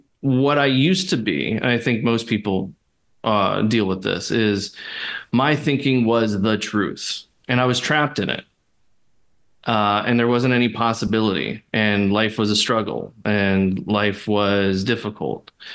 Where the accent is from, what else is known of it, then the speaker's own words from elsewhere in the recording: Hawaii, United States; I'm from Hawaii. That's where I was born. … doesn't really give it away that I'm from Hawaii.